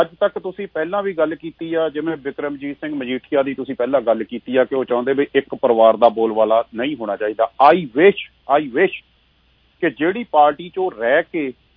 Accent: Langeri, Punjab, India; ਮੇਰਾ ਪਿੰਡ ਮਾਲਪੁਰ ਦੇ ਲਾਗੇ ਜੀ ਲੰਗੇਰੀ ਪਿੰਡ ਹੈ ਇੱਕ ਛੋਟਾ ਜਿਹਾ ਪਿੰਡ

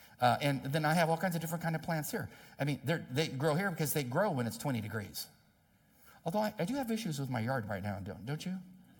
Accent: San Diego, California, United States; You know, I'm from San Diego.

